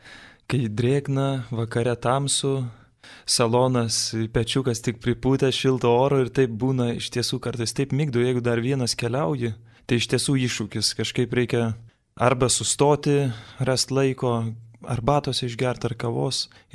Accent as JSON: {"language": "Lithuanian", "town": "Vilnius", "region": "Vilnius County", "country": "Lithuania", "said": "vis tiek esu vilnietis ir čia tiek mašin, tiek kamščių"}